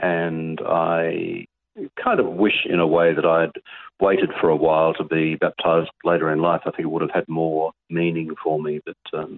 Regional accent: Geraldton, Western Australia, Australia; also born or lived in Narrogin; I was born in a country town called Narrogin, but really I was raised in Geraldton, a seaside town noted for cray fishing or lobsters and the centre of just a lot of agriculture and mining activity on the midwest coast of Western Australia.

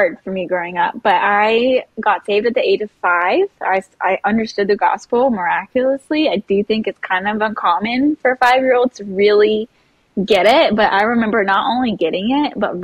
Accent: Lake Charles, Louisiana, United States; also born or lived in Dallas; I was born in Dallas, Texas, but raised here in Lake Charles, Louisiana, where I've spent all of my known life

